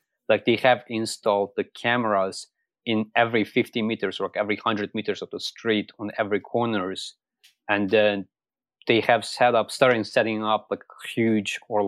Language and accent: English; Xinjiang, China; So I had to reply them back in Mandarin Chinese that I'm an Uyghur and I'm from Xinjiang.